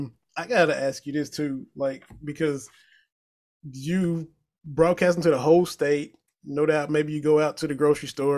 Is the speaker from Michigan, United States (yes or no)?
no; Kentucky, United States; now in Tennessee, United States; I'm from Harlan County, but I live down here in Tennessee.